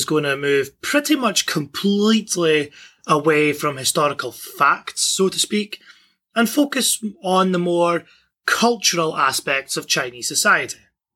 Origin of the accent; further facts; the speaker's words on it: Scotland, United Kingdom; I'm from Scotland